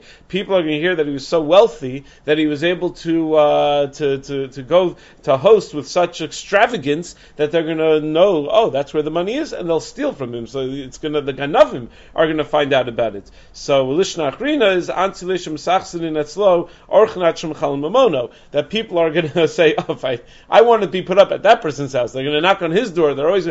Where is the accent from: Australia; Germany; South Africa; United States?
South Africa; because I'm from South Africa